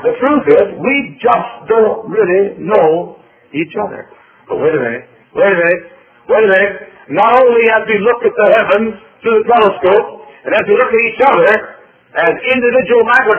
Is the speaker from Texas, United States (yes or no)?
yes; Texas, United States; now in Indiana, United States; I grew up in Texas where the stars at night are big and bright. … And so I live now in Indiana